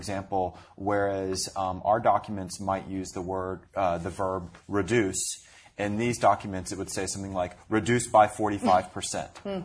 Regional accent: United States; in reading these documents as an American

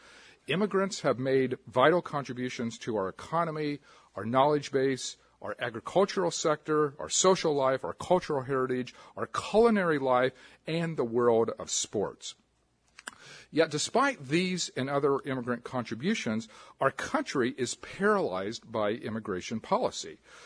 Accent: United States; but it's discovered many things along the route that I, as an American, did not know about the immigration process.

